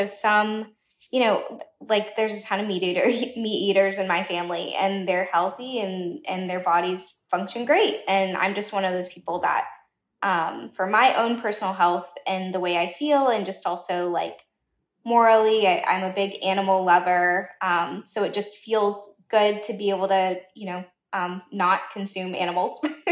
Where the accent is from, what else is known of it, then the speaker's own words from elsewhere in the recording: the South, United States; I'm American, I'm Southern.